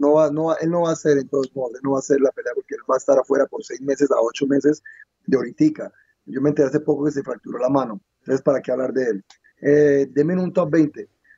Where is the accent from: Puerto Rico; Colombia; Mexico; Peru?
Colombia; also born or lived in New York, United States; yo tampoco nací en Colombia, yo nací en Nueva York, pero yo me crié en Colombia